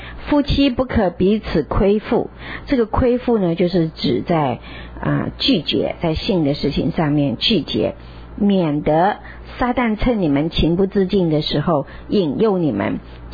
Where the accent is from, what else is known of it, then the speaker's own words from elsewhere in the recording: China; 而且在我们中国人的社会里面我们也是常常会有